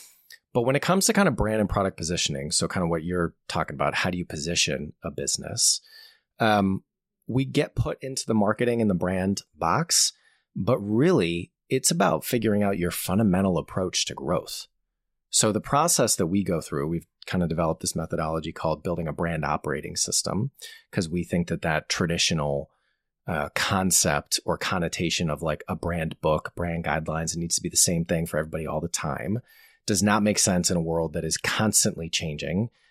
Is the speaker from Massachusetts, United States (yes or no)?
yes; Boston, Massachusetts, United States; also born or lived in New York; now in United Kingdom; I'm not from this part of the world originally. I'm from the Boston area. I spent a long time in New York before moving over here.